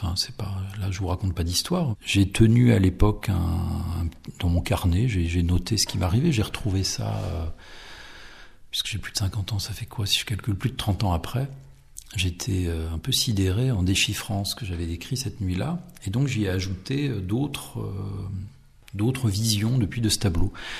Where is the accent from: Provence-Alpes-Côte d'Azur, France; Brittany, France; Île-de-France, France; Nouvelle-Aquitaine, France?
Brittany, France; Rennes; parce que j'étais rennais, je suis né à Rennes, j'ai fait mes études là-bas à Rennes.